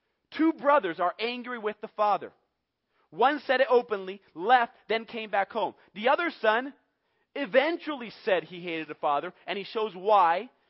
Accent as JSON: {"language": "English", "country": "Bolivia", "tie": "born or raised there", "said": "because I'm from a Latin culture. I'm American and Bolivian. I was born and raised in Bolivia."}